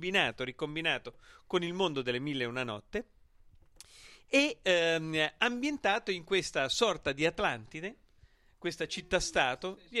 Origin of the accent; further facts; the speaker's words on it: Ancona, Marche, Italy; un lavoro che mi fa viaggiare come un anconetano errante in giro per il mondo